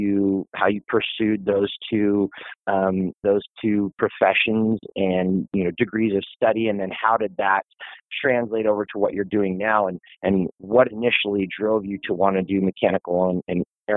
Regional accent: Kalispell, Montana, United States; right here in my hometown of Kalispell.

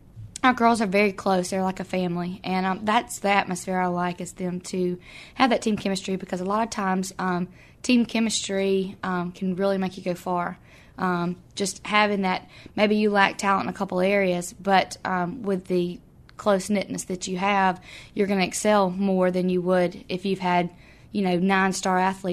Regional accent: Satsuma, Alabama, United States; Out a little north of here in Satsuma.

